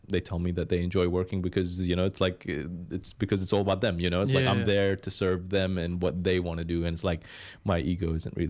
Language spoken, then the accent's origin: English; New Zealand; my high school experience as a Kiwi Iraqi kid